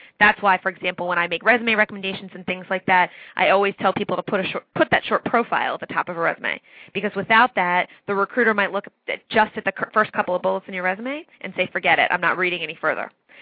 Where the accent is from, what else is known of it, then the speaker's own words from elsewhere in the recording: Philadelphia, Pennsylvania, United States; But I grew up in Philly, so I spent a lot more time.